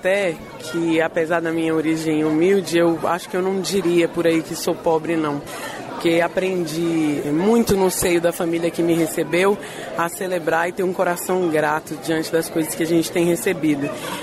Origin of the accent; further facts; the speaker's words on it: Brasília, Federal District, Brazil; como mulher, como negra, como brasiliense, como nascida em Brasília, criada na Chaparral.